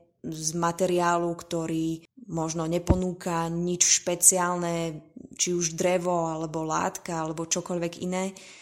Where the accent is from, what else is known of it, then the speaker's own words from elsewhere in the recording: Banská Bystrica, Banská Bystrica Region, Slovakia; Keďže som vyrastala v Banskej Bystrici, tak som do tohto divadla chodila ešte ako dieťa s mojimi rodičmi